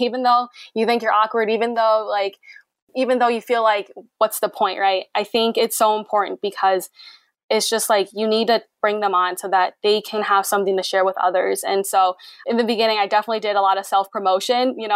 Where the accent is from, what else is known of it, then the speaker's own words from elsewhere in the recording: Vietnam; So growing up in Vietnam, like one of my favorite things was this like coconut dessert